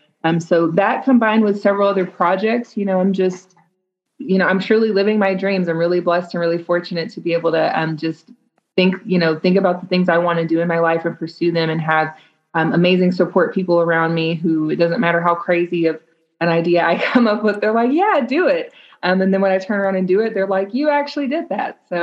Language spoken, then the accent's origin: English; Dallas, Texas, United States; So I'm a native of the Dallas-Fort Worth Metroplex. I'm from Dallas, Texas.